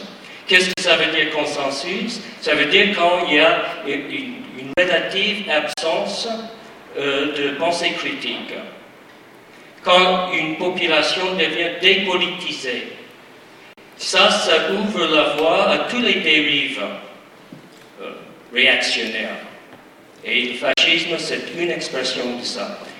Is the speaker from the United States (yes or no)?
yes; United States; Parce que je viens des États-Unis